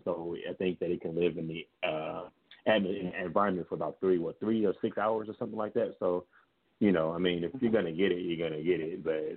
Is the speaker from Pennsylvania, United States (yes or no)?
no; Louisville, Kentucky, United States; Growing up in Louisville is, we don't have a professional team, but it's nothing but college, you know, college football, college basketball.